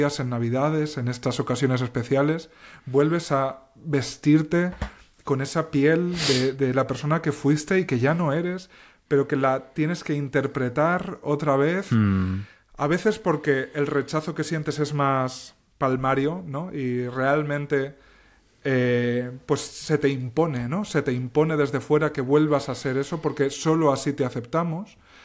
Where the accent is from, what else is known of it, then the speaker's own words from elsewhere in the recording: Alpera, Castilla-La Mancha, Spain; Que es que yo iba a ver a mis padres a mi pueblo, que no lo he dicho, por cierto, pero es Alpera, en la provincia de Albacete, en la región manchega.